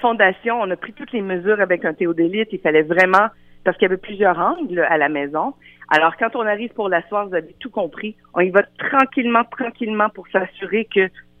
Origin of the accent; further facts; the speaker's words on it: Rivière-du-Loup, Quebec, Canada; je viens de Rivière-du-Loup